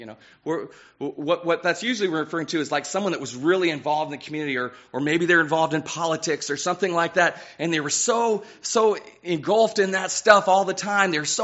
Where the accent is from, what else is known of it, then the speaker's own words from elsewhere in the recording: California, United States; I grew up in California, and I don't think the word's immigrated to California.